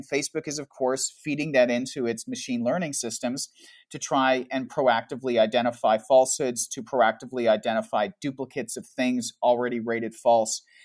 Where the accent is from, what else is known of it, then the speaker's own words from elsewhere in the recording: Canada; I'm Canadian and I live in Toronto